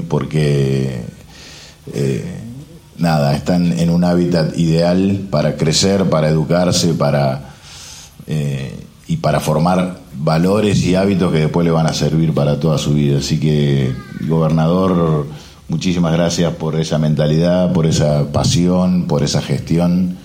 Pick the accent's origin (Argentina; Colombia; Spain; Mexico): Argentina; no soy suizo, ¿no? Soy argentino, se nota, soy argentino. Yo tengo las mismas cosas, la misma cultura que tenemos todos